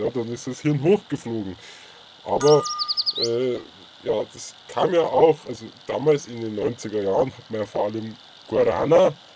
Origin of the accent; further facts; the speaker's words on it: Munich, Bavaria, Germany; bin aus München